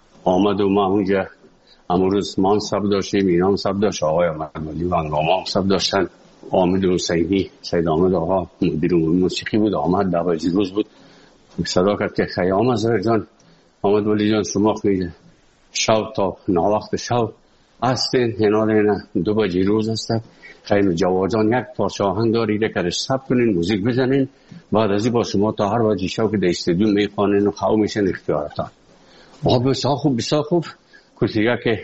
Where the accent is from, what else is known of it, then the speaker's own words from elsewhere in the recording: Afghanistan; also born or lived in Moscow, Russia; از افغانستان برامدیم آمدیم سه مسکو. 4 سال مسکو به بسا سختی وردم شدید یا زندگی رو تیر کردیم